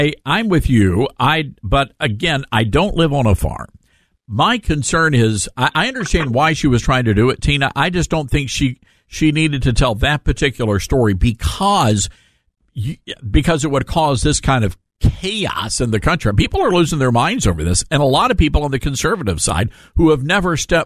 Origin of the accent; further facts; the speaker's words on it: the South, United States; we're all from the South. And we do things a little different down here.